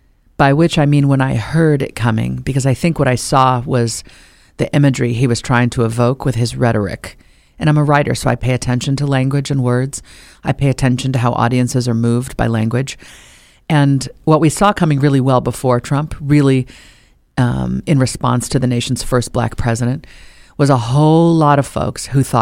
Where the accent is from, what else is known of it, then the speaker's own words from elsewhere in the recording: United States; I'm so American, it hurts. You know, I come from people who survived what America did to them. And I'm proud to be here and to live here